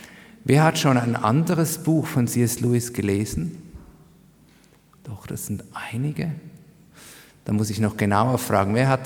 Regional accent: Zurich, Switzerland; Ich saß an der Limmat, dem Fluss meiner Heimatstadt.

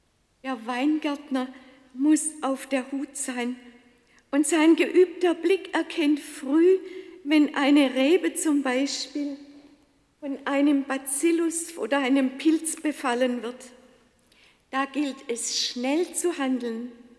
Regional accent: Baden-Württemberg, Germany; Ich bin im Schwarzwald aufgewachsen, da ist es immer rau gewesen.

